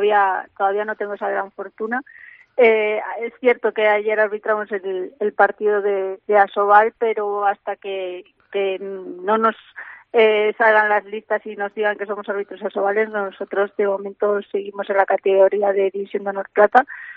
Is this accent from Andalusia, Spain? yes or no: no; Galicia, Spain; now in Valencia, Spain; tanto me siento gallega como me siento agradecida de los valencianos de cómo me ha acogido y cómo me trata a día de hoy.